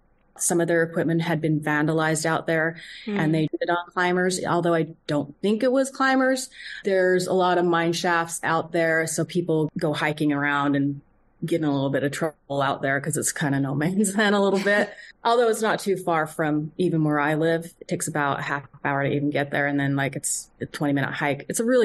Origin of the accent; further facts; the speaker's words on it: Salt Lake City, Utah, United States; I'm from Salt Lake, so that's where I really started to climb was in Salt Lake.